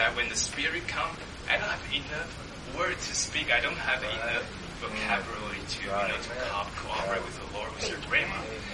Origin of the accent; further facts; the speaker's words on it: Taiwan; first language Mandarin; English is a second language; You know, my mother tongue is Mandarin, but you know, in Taiwan, like in my grandparents, the age, their mother tongue is actually Taiwanese.